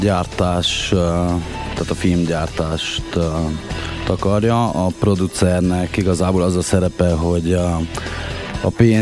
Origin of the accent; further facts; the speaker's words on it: Székely Land, Romania; mivel hogy székelyek vagyunk, ezért eléggé megbízhatóak vagyunk